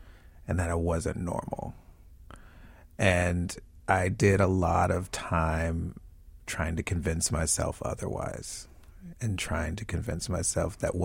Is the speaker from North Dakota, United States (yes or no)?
no; North Carolina, United States; I grew up in North Carolina in a place not unlike where the play is set. And I grew up with a really big, robust family.